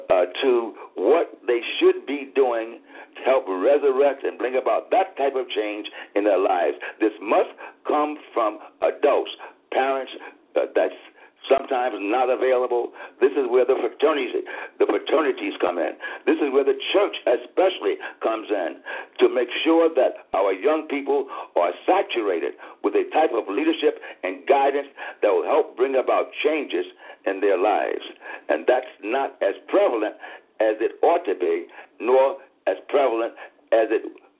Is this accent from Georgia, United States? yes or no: yes; Cordele, Georgia, United States; born there; Oh, I was born in Cordele, Wilcox County.